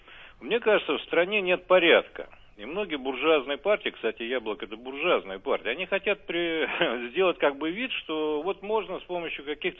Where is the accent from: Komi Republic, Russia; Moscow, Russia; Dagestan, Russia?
Moscow, Russia; Знаете, я коренной москвич, у меня здесь и бабушки жили, и дедушки, и прадедушки.